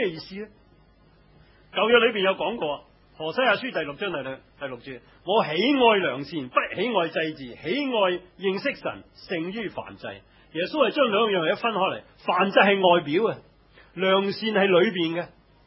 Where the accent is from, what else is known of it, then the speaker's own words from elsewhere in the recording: China; 但我想想，我们中国人都是这样的